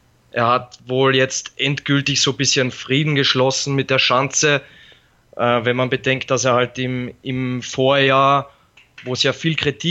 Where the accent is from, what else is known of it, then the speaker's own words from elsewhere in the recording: Austria; ich als Österreicher glaube